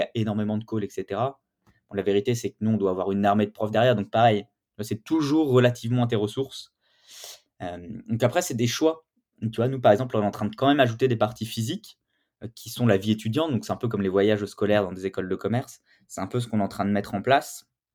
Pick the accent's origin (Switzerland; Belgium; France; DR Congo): France; Bourgogne-Franche-Comté; moi je viens du fin fond de la Bourgogne